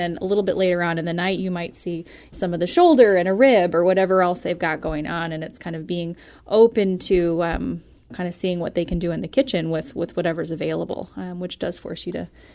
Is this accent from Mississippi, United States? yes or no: no; Florida, United States; I'm from South Florida.